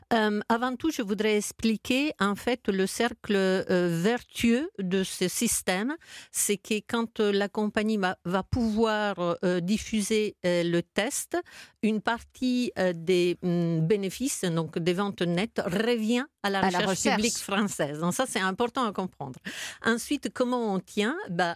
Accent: Italy; now in France; je suis italienne d'origine, que la France m'a donnée

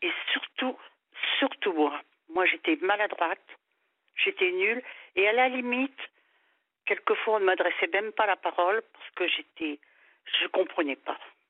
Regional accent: Montpellier, Occitanie, France; born there; Et je suis née donc à Montpellier

